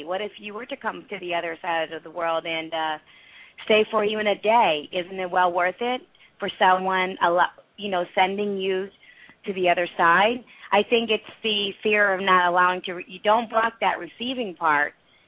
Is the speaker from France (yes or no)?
no; India; I'm from India. So when we go to India, our flight is actually 24 hours.